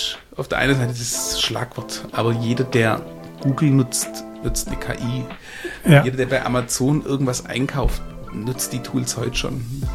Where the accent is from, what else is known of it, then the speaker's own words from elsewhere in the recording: Baden-Württemberg, Germany; Also ich komme aus Süddeutschland. Das kann ich auch nur sehr schwer verbergen. Also ich bin nördlich von Heilbronn, also ganz grob Weinsberger Kreuz, nahe an Hohenlohe, aber noch im Landkreis Heilbronn.